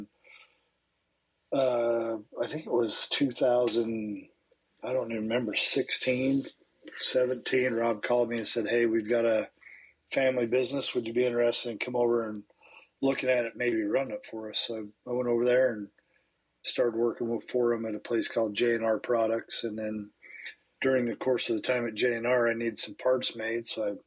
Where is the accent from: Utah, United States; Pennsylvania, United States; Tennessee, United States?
Utah, United States; moved away; also born or lived in Henderson, Kentucky; I grew up in Utah, moved to Henderson, Kentucky, then moved up here to open an aluminum company.